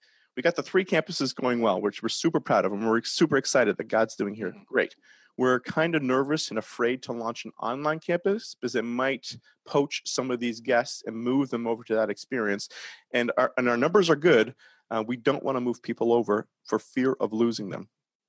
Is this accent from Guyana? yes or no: no; Canada; now in United States; especially in Canada as well, being a Canadian.